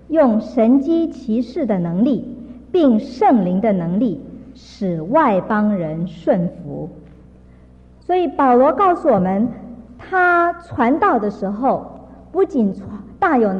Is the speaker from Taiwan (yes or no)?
yes; Taiwan; 我想这个我们从台湾来的人